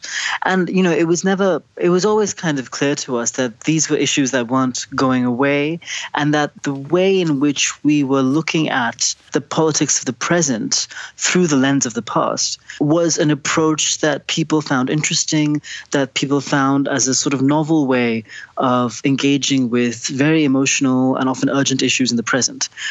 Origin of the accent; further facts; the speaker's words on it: India; I'm from India.